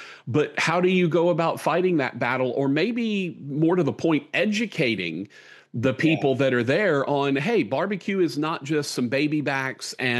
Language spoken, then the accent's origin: English; Shreveport, Louisiana, United States; growing up in Shreveport in Louisiana, you know, we really are a barbecue desert.